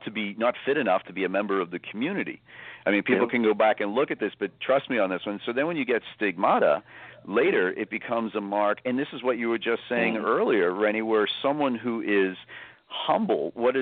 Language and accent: English; Boston, Massachusetts, United States; I always kid about being Boston Irish, but I also came from a pretty traditional Irish Catholic household at a time when things like, you know, it was a pretty tough time in Massachusetts when I grew up